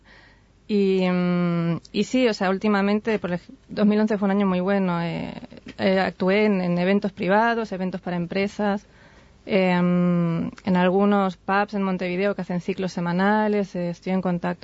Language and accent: Spanish; Barcelona, Catalonia, Spain; No sé, pero sí soy de España, en Barcelona.